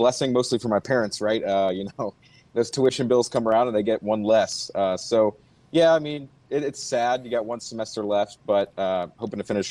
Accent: Montgomery, Alabama, United States; You know, being a kid, I was born in Montgomery. My dad went here. My brother and sister went here. So really grew up in an Alabama family.

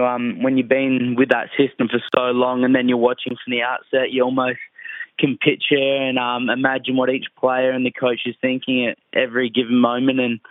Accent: Meadows, South Australia, Australia; I was born in Mount Barker and lived in a little town called Meadows, which is only about 15 minutes. Grew up as a bit of a farm kid. Went to school up in the hills.

